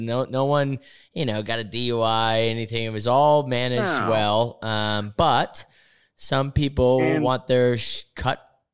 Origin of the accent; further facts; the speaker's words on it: United States; And as an American, I know coming into this country, not knowing anyone